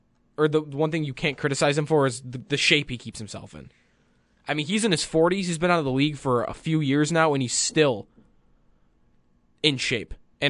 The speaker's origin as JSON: {"language": "English", "country": "United States", "said": "then me as an American, I can root for Team Russia"}